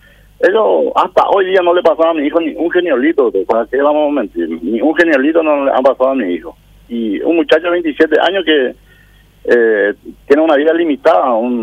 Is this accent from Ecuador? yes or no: no; Paraguay; como paraguayo